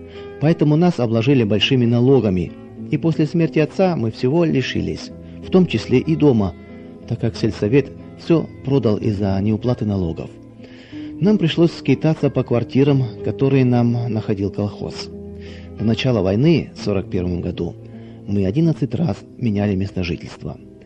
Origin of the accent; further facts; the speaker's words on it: Zhytomyr Oblast, Ukraine; born there; Я родился на Украине, возле города Житомира, в 30-м году.